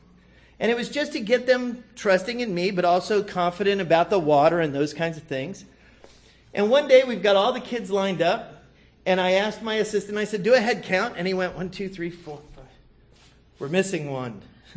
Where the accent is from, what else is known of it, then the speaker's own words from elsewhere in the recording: Arizona, United States; I grew up in Arizona. It's 115 degrees.